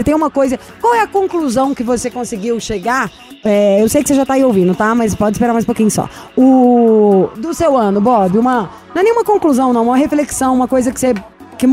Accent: Minas Gerais, Brazil; Eu não ligo, eu sou mineira.

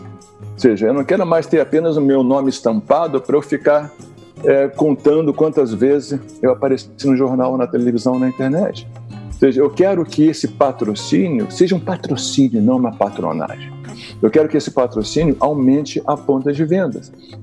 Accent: Rio de Janeiro, Brazil; onde eu sou carioca.

